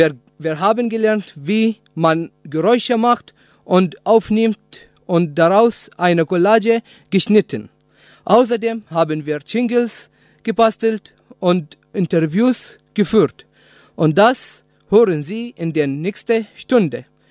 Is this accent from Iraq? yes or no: yes; Iraq; German is a second language; Ich komme aus dem Irak.